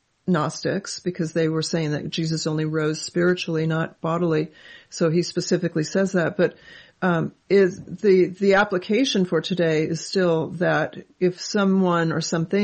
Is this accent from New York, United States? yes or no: no; California, United States; I lived on a very long street and I grew up in Southern California before it was all liberal and everything.